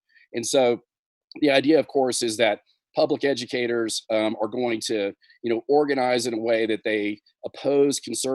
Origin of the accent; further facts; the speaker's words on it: Fort Worth, Texas, United States; And of course, I'm from Northeast Tarrant County in Fort Worth originally.